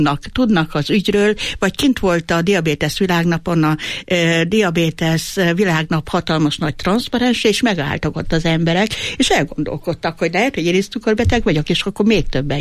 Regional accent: Eger, Heves, Hungary; én is EGRI vagyok, meg ő is

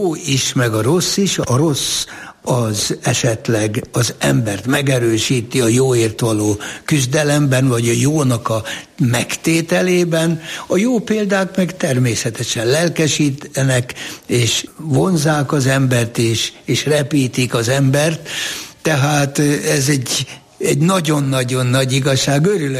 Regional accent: Győrzámoly, Győr-Moson-Sopron, Hungary; born there; Ugye én Győr Zámolyban születtem

